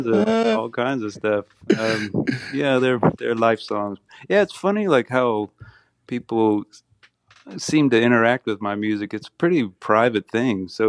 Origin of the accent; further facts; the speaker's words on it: South Carolina, United States; I mean, I was growing up in South Carolina, very pretty far from Southern California.